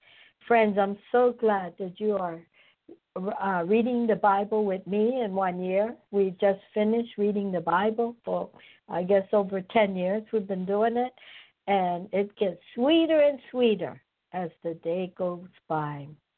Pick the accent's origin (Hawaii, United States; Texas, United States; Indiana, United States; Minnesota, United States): Hawaii, United States; Because I come from Hawaii, there's over 1,000 religions in Hawaii.